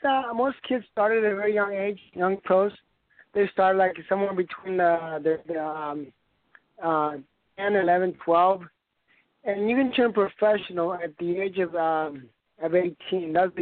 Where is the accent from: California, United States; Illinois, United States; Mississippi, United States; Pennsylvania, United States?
Illinois, United States; born or raised there; also born or lived in Guadalajara, Mexico